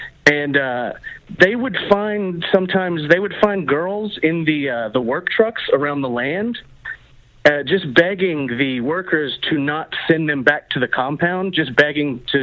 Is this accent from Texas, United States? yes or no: yes; Waco, Texas, United States; She's like, "Where y'all from?" I'm from Waco. She's from Austin.